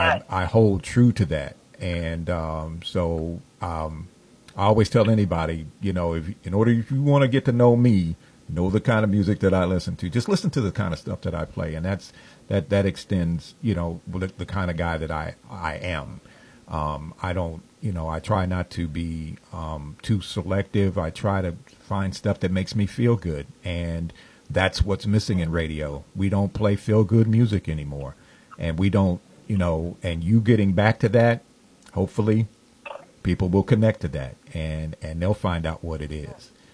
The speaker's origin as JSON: {"language": "English", "town": "Los Angeles", "region": "California", "country": "United States", "tie": "born or raised there", "said": "growing up in Los Angeles, you know, that's like the melting pot of the country"}